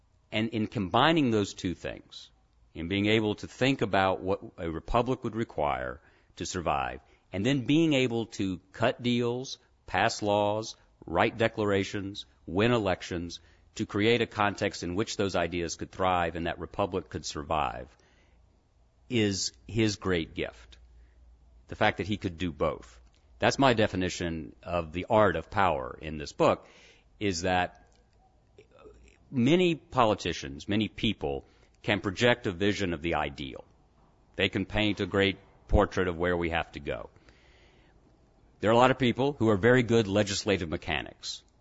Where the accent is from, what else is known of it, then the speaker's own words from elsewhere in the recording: the South, United States; now in California, United States; I'm in California. I know we're supposed to love each other. But I'm a Southerner.